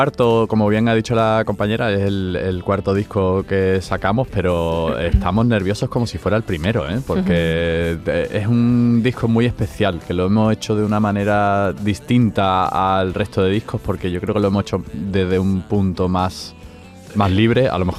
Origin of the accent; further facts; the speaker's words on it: Málaga, Andalusia, Spain; also born or lived in Germany; nosotros somos de padre malagueño, de madre alemana. Y bueno, nacimos en Alemania, pero éramos muy pequeñitos cuando nos vinimos para Málaga, así que somos 100% malagueños.